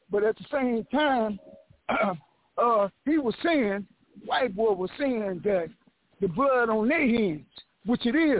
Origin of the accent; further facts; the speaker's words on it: Watts, California, United States; You know, I come from there, man. I come from Watts